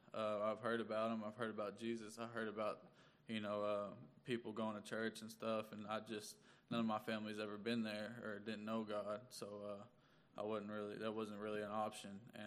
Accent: Conway, United States; I'm 21 years old. I was born and raised in Conway.

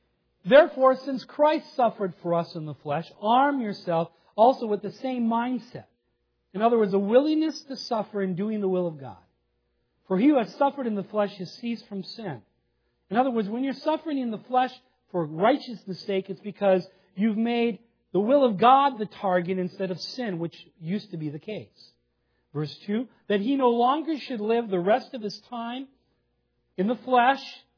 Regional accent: Minnesota, United States; As a young person growing up on the Iron Range, that could have been my life verse.

